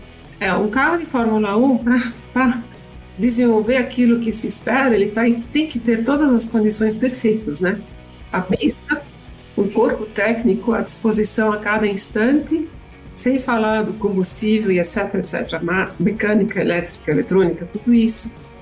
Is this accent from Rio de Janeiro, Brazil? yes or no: no; São Paulo, Brazil; E eu sou de São Paulo, nascida e crescida lá, estudei lá.